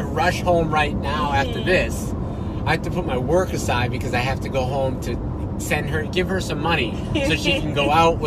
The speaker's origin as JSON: {"language": "English", "town": "Wakefield", "region": "Massachusetts", "country": "United States", "tie": "born or raised there", "said": "Yeah, that's my hometown."}